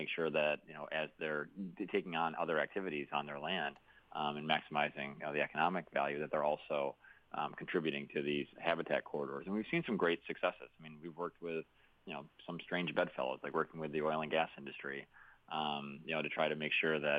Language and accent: English; Syracuse, New York, United States; And my hometown of Syracuse, New York, has had some challenges